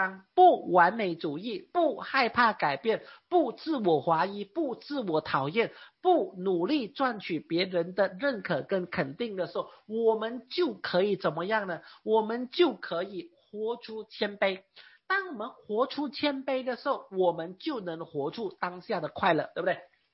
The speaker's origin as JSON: {"language": "Chinese", "country": "Malaysia", "tie": "born or raised there", "said": "我是在马来西亚长大的嘛，我们主要学的是学马来文啊，那我们在学院跟大学主要学的是学英文啊，所以我们中文呢在我们学校只是一本书是中文而已"}